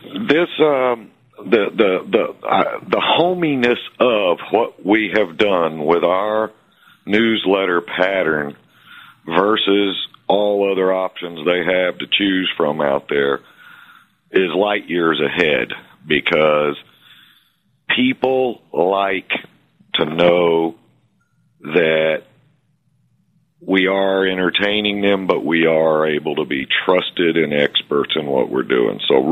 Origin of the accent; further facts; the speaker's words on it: Alabama, United States; accent: northern Alabama; And for any of y'all that haven't figured out my accent yet, it's a northern accent. That's North Alabama.